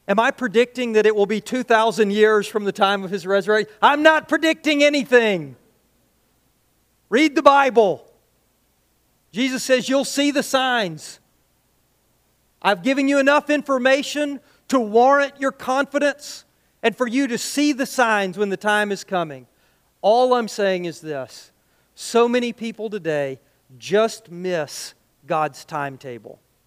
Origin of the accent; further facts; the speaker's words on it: United States; I have no idea. I'm an American. I want it done.